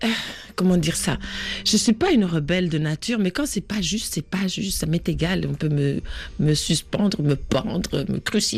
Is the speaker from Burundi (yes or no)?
yes; Burundi; quand j'étais petite, au Burundi